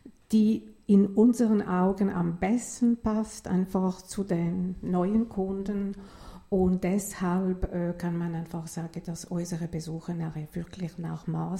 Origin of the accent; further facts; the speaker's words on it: Lausanne, Vaud, Switzerland; weil ich bin in einer Familie aufgewachsen in Lausanne